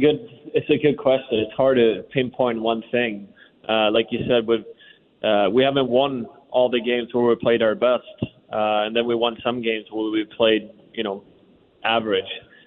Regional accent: Sweden; Growing up in Sweden, no one plays baseball, so it's, you know, barely know how to throw a ball.

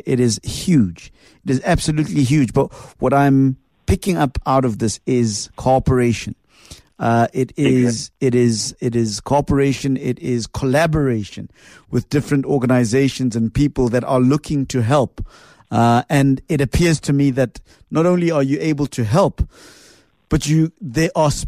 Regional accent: South Africa; You make us proud to call ourselves South African.

